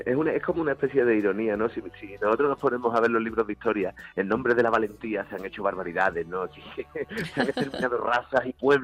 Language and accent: Spanish; Seville, Andalusia, Spain; yo soy sevillano